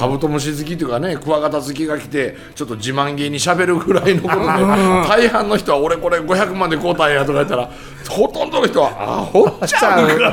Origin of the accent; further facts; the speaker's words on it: Miyagawa, Mie, Japan; 僕の実家のあるね、はいはいはい、あの旧宮川村っていう、うん、まあ、そこの大杉谷地区なんていうのはもう全国最先端を切ってる高齢化の村やよね。